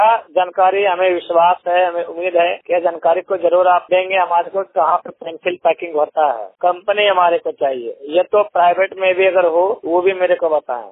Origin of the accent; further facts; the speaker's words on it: Bhagalpur, Bihar, India; Bhagalpur district Bihar का रहने वाला हूँ।